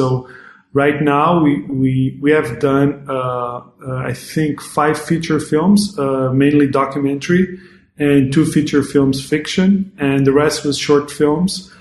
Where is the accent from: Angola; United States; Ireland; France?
Angola; Luanda, Luanda Province; English is a second language; Air Conditioner is a film that takes place here in my hometown, Luanda.